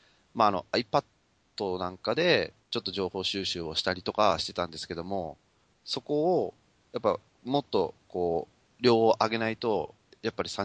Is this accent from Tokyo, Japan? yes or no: no; Nagoya, Aichi, Japan; moved away as an adult; now in Shizuoka, Japan; 大学まで名古屋にいたんで、